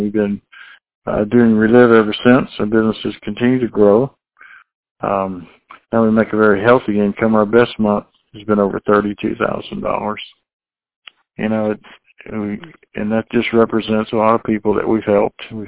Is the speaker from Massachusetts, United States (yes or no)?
no; Atlanta, Georgia, United States; I'm from Atlanta, Georgia, and I wasn't looking for Relief, but I was looking for a way to build retirement income.